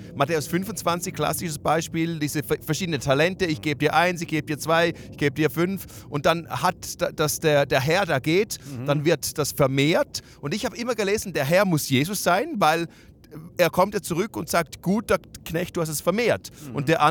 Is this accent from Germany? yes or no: no; Switzerland; Dann komme ich als Schweizer, habe meine Vorstellungen von König